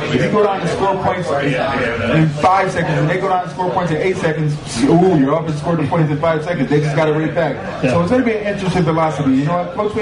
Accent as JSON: {"language": "English", "town": "Syracuse", "region": "New York", "country": "United States", "tie": "born or raised there", "said": "You know what? I've been here, born and raised in Syracuse. I was here long before those coaches got here."}